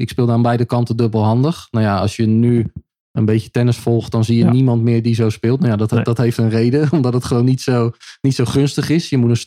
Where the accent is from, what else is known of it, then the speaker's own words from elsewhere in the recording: Rotterdam, South Holland, Netherlands; now in Amsterdam, Netherlands; Ja, ik ben lekker die in Amsterdam gaan wonen. Yes, ik ben een echte Rotterdammer.